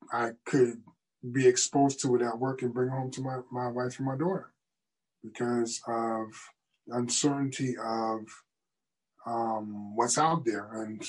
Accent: New Rochelle, New York, United States; New Rochelle, New York.

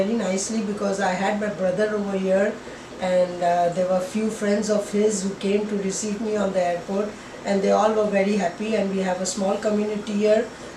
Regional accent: Pakistan; now in United States; Pakistan.

